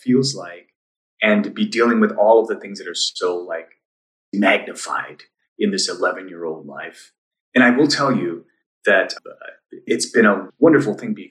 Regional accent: Hawaii, United States; for me growing up in Hawaii, that was always a dream, right? Like, oh, what would that be like to leave the Hawaiian Islands

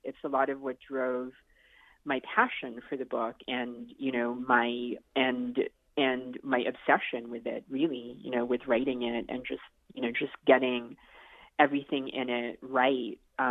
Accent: Philippines; as a Filipino person, we're used to dealing with a lot of adversity.

